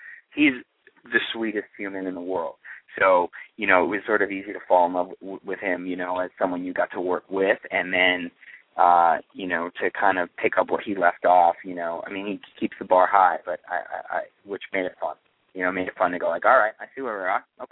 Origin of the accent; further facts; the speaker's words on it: New York City, New York, United States; I mean, growing up in New York, this is what I would see. And, you know, my father had a store in Spanish Harlem